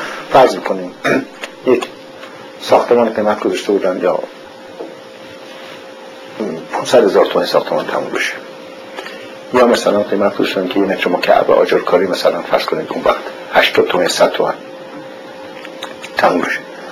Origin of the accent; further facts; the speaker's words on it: Iran; moved away as an adult; من آخری که از ایران آمدم